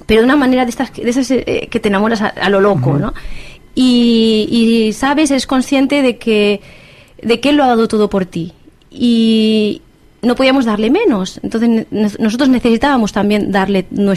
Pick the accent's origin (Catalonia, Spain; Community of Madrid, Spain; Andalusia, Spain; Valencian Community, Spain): Catalonia, Spain; Terrassa; Y bueno, soy de Tarrasa, soy natural de Tarrasa, nací hace unos añitos.